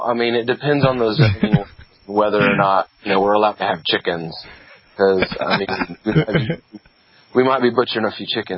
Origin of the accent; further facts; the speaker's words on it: Tennessee, United States; Yeah, I'm from East Tennessee originally.